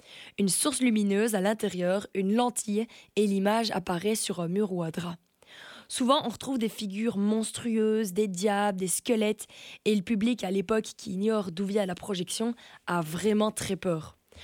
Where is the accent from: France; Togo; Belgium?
Belgium; Liège, Wallonia; un liégeois, donc là d'où je viens